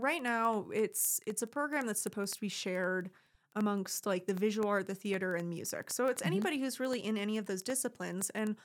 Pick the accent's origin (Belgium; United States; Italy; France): United States; Florida; also born or lived in Arizona; Again, I'm from Florida, and I did my master's in Arizona, and I never envisioned myself ever living in Colorado. And mm-hmm. I am from big cities, you know, a minimum 100,000 people.